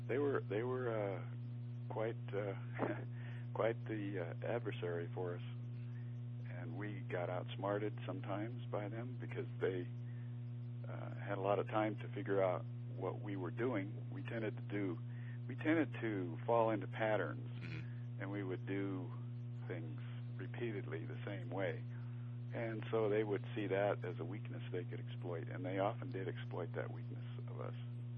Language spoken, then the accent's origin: English; West Coast, United States; And I always wanted to go back to the West Coast somewhere because I was from the West Coast.